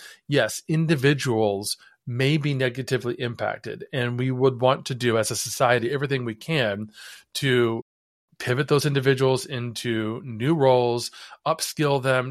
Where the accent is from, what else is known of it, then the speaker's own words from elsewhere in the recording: Ohio, United States; I grew up in Northern Ohio, very near to where Thomas Edison grew up.